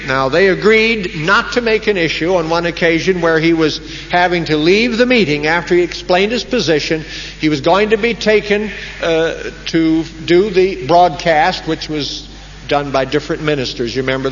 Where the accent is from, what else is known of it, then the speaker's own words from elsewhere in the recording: California, United States; Because I grew up in California in the Depression, and nothing like this.